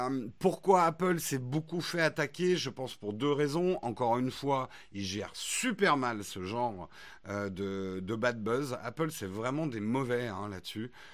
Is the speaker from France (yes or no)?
yes; France; accent: French; Ouais, think different, j'adore mon accent français là.